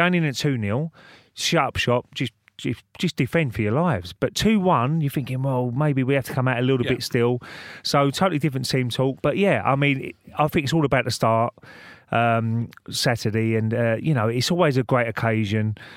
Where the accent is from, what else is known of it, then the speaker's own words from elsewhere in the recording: England, United Kingdom; as an Englishman, we was brought up to watch every single FA Cup final